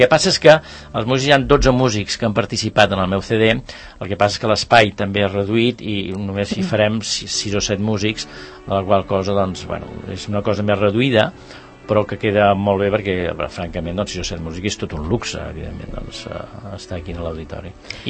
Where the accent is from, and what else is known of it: Sant Cugat del Vallès, Catalonia, Spain